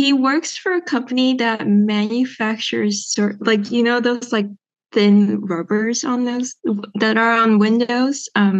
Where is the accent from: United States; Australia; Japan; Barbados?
Japan; Tokyo; I'm from Tokyo, Japan.